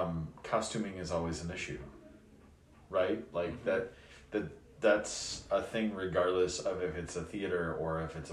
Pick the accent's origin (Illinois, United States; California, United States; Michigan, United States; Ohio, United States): Illinois, United States; moved away as an adult; Growing up in Illinois, the expectation was that teachers who identified as male were going to wear a shirt and tie